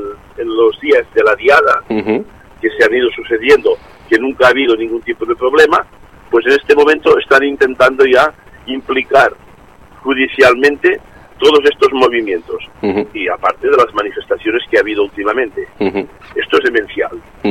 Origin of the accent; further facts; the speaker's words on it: Girona, Catalonia, Spain; now in Barcelona, Spain; yo soy de Girona, entonces ahora concretamente en este momento estoy en Barcelona.